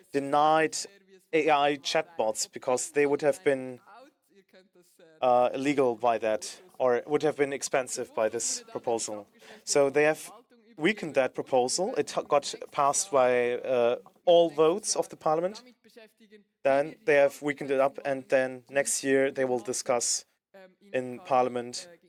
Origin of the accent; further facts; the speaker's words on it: Lausanne, Vaud, Switzerland; We're going now to my hometown, to Lausanne